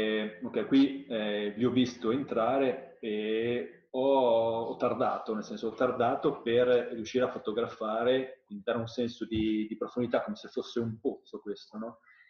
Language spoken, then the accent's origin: Italian; Genoa, Liguria, Italy; perché da genovese ricordo quando da Voltri si vedeva questo pauroso incendio